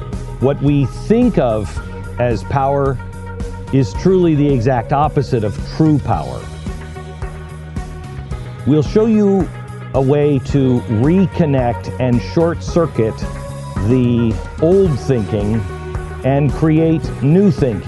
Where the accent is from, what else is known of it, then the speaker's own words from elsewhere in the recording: Seattle, Washington, United States; He came down from his hometown of Seattle, which is also my hometown.